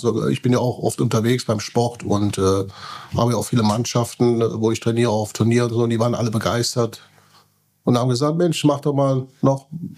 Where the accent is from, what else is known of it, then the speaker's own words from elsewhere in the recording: Düsseldorf, North Rhine-Westphalia, Germany; In meiner Heimatstadt Düsseldorf.